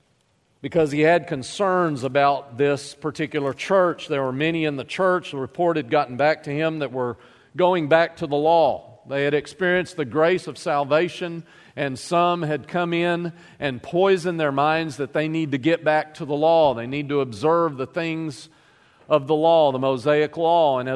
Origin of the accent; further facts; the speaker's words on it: United States; born there; I'm an American because I'm privileged to have been born in this nation. I could have been born anywhere else, and God allowed me to be born here.